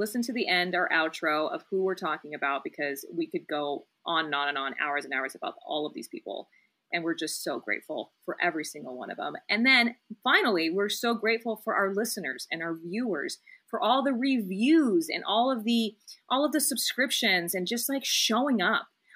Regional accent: Texas, United States; never growing up in South Texas with any South Asian people and knowing you

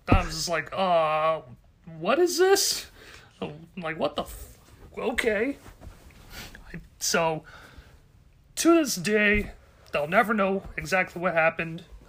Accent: Texas, United States; So, growing up in Central Texas, I guess I was surprisingly fortunate enough by being raised by two parents who didn't really seem to try to push the narrative of religion on me too hard.

